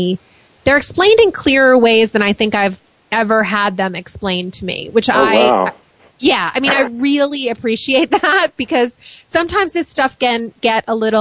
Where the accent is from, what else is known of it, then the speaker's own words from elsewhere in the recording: New York, United States; I'm from New York, people.